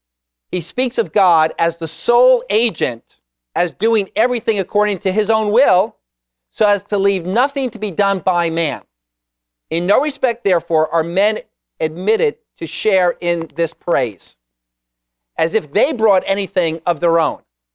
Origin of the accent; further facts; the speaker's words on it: United States; born there; I mean, I was born in America. I got a free education.